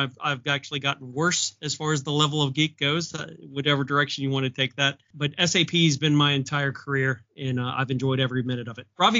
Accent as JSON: {"language": "English", "region": "Kentucky", "country": "United States", "tie": "born or raised there", "said": "but I grew up right outside of Cincinnati in the northern Kentucky area."}